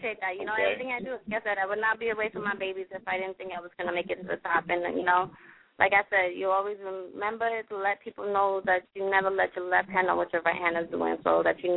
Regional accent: Nampa, Idaho, United States; now in Miami, United States; I am 24 years old. I'm from Nampa, Idaho, born and raised. I just moved to Miami about 8.5 months ago.

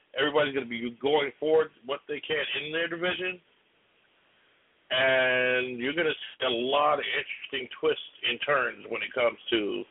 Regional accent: Chicago, Illinois, United States; though I am from Chicago.

